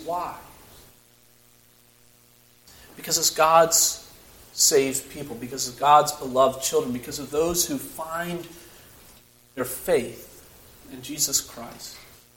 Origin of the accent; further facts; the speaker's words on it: Harrisonburg, Virginia, United States; I grew up in Harrisonburg, Virginia, grew up around a bunch of deer and cornfields